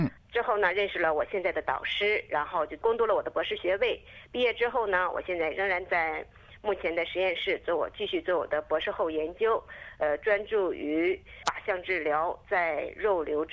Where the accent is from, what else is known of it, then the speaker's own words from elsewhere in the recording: Qiqihar, Heilongjiang, China; 在国内读的大学，在哈尔滨医科大学读了学士，学士毕业之后，然后回到我的家乡黑龙江省齐齐哈尔市，在齐齐哈尔医学院附属第一院做了病理科，工作了5年。